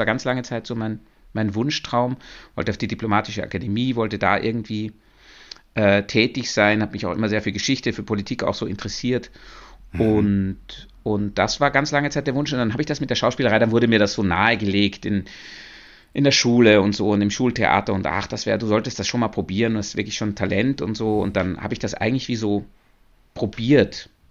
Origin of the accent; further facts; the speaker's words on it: Upper Austria, Austria; ich bin wirklich am Dorf aufgewachsen in Oberösterreich, am Land